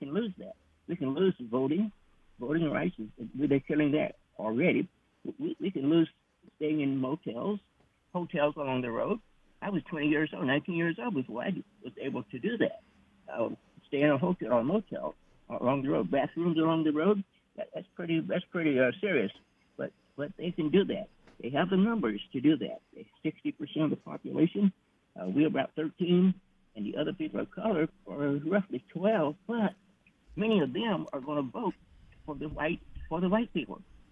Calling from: Fort Washington, Maryland, United States; Yeah, Fort Washington, Maryland.

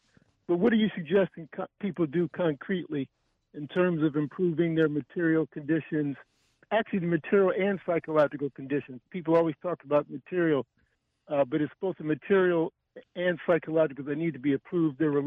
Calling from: Washington, District of Columbia, United States; I'm calling from Washington, D.C.

